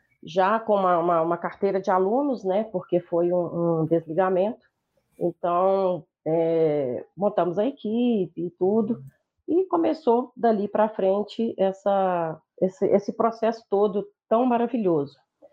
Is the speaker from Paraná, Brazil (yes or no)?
no; Belo Horizonte, Minas Gerais, Brazil; born there; eu nasci em Belo Horizonte.